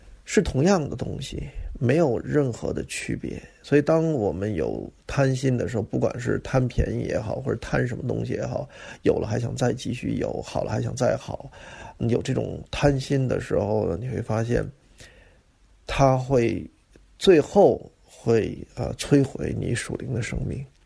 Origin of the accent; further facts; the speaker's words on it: Beijing, China; 用我们北京人话说，